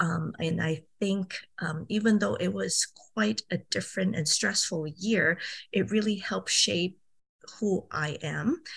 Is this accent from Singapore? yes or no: no; Hong Kong; Yes, I grew up in Hong Kong